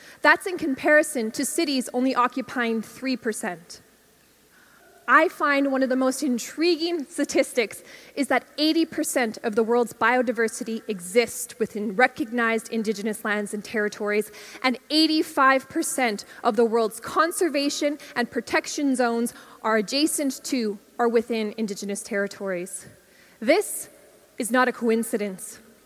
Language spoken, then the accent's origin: English; Alberta, Canada; I come from this territory. I come from a place called Treaty 8 in northern Alberta, where in Canada, Indigenous people represent about 4% of the population, or 1.4 million people. My people are known as the Athabasca Chipewyan First Nation, which is a colonial name.